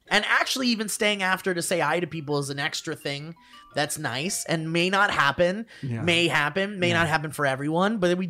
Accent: Connecticut, United States; Back in the golden age of 2019, I went to go see a comedian in my home state of Connecticut. Shout out to Nutmeggers.

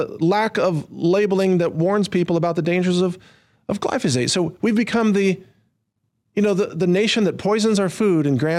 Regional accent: Texas, United States; And I love America and I love Texas as a Texan.

